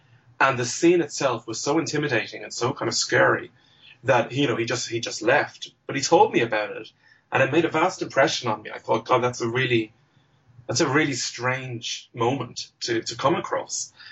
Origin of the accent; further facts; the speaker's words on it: Ireland; talk about my own past, and really kind of mine my own memories for what it was like growing up in Ireland during those days and how the country has changed.